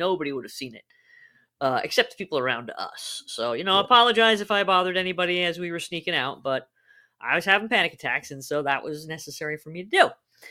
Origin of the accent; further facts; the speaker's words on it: New Jersey, United States; I grew up in New Jersey, obviously